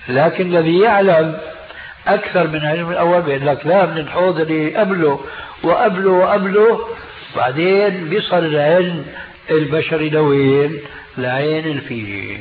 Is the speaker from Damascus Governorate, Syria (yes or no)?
yes; Damascus, Damascus Governorate, Syria; عندنا في دمشق ماء اسمه ماء الفيجة،